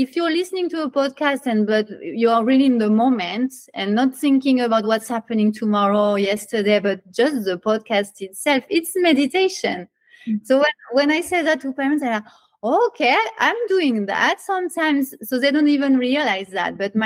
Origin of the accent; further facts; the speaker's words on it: France; accent: French; English is a second language; Right now, you are practicing mindfulness because you are trying to really understand my French accent.